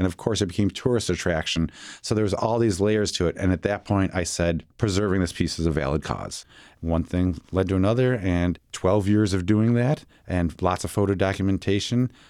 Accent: Buffalo, New York, United States; now in New Orleans, United States; I am not originally from New Orleans. I'm from Buffalo, New York.

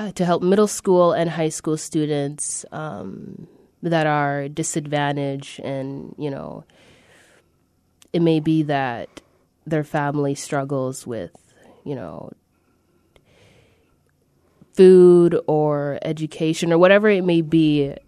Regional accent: Juba, Central Equatoria, South Sudan; moved away; also born or lived in Egypt; So my family's from South Sudan. I was born in Juba, Juba, South Sudan.

